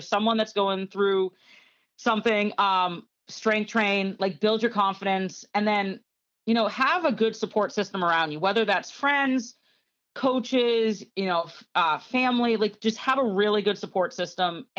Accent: New Hampshire, United States; when I was an athlete growing up in New Hampshire, I was blessed with fantastic coaches.

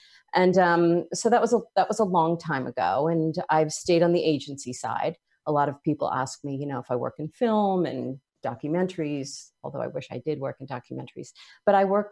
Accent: New Jersey, United States; I grew up in Jersey.

